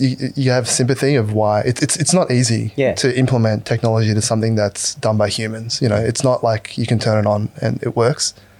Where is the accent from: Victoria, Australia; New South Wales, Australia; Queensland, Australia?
New South Wales, Australia; Sydney; And then, yeah, we grew up in Sydney, the northern suburbs